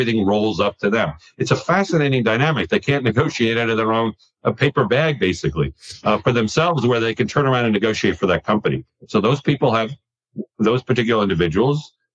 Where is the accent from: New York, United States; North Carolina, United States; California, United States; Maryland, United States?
California, United States; I grew up in Silicon Valley, not with football.